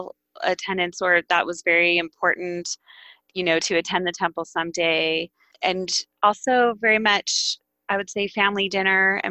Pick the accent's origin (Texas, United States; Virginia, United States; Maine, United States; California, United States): California, United States; Pacific Palisades; I grew up in Los Angeles, a town called Pacific Palisades. It was on the coast.